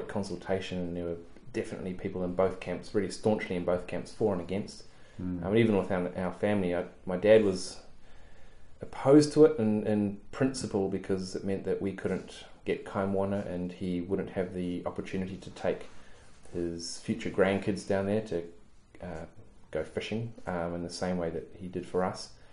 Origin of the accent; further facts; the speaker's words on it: Island Bay, Wellington, New Zealand; I think of a story of when we were growing up in Island Bay.